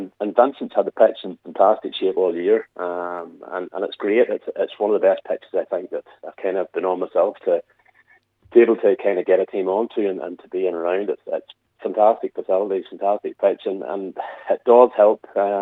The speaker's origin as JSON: {"language": "English", "region": "Northern Ireland", "country": "United Kingdom", "said": "and I'm from Antrim myself, here in Ballycastle"}